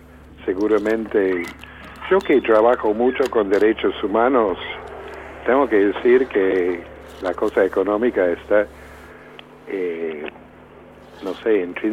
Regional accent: New York, United States; Yo, nací en New York, en el Bronx, y crecí allí, y en aquel momento, en los 60s, 70s, 80s

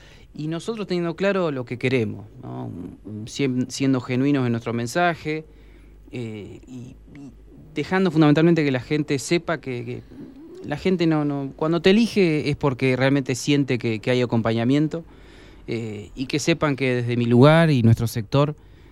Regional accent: Argentina; porque en el fondo somos todos argentinos

